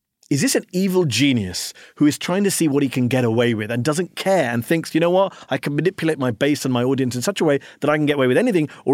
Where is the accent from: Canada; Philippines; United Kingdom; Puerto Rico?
United Kingdom; now in Washington, United States; It's funny, you're a Canadian, I'm a Brit, and we're sitting here in DC saying, what is going on with the US media?